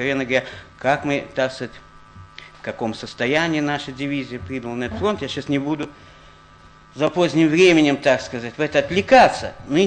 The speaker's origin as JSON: {"language": "Russian", "town": "Odesa", "region": "Odesa Oblast", "country": "Ukraine", "said": "Я одессит, во-первых, да, по происхождению."}